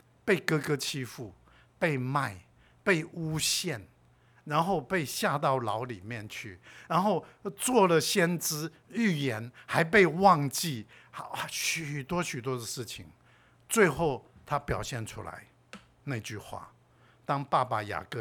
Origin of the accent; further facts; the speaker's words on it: Taiwan; 就是我们台湾话讲的